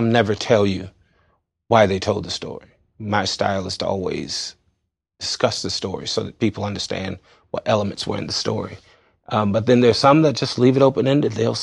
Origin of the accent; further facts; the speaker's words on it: Lightfoot, Virginia, United States; I grew up down on Richmond Road way back when there was nothing there. I really did. I grew up in Lightfoot.